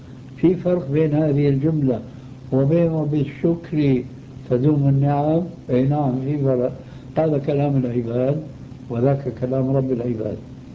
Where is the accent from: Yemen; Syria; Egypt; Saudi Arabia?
Syria; كما يقولون عندنا في الشام